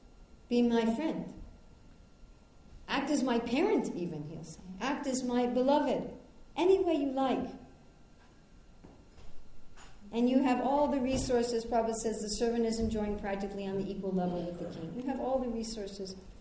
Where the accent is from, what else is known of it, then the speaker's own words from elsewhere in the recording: United States; Even I come back to America, and I'm an American citizen, for goodness sakes, and they're asking me what I'm doing in my own country.